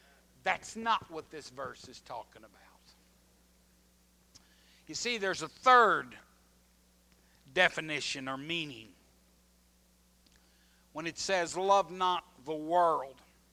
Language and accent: English; Oklahoma, United States; being born and raised in Oklahoma, where I'm a landlubber, we don't have no oceans.